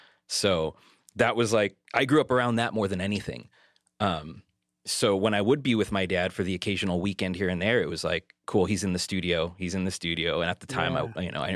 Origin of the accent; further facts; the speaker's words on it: Los Angeles, California, United States; Yeah, I was born in East LA, born in Boyle Heights, San Gabriel Valley.